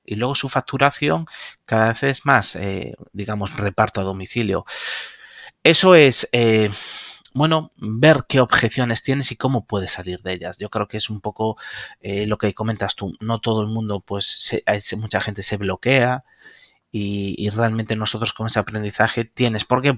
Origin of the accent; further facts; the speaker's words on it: Galicia, Spain; los que somos gallegos, gracias al valor de muchos de nuestros abuelos que emigraron